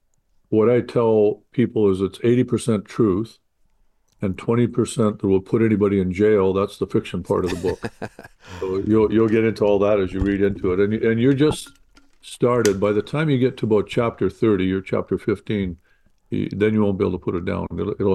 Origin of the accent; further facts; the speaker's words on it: Saskatchewan, Canada; born there; I was born in Saskatchewan, Canada. You know, lived in a trailer park